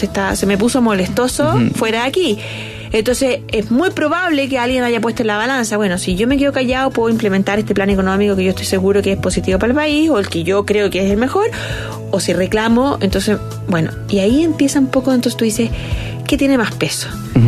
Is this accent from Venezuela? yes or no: no; Chile; somos los chilenos